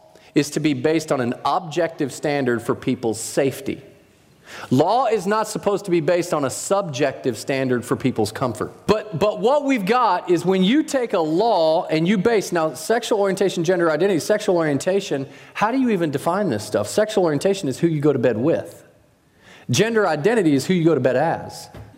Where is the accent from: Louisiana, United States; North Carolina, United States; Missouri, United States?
North Carolina, United States; Charlotte; Jason and I, we are from Charlotte.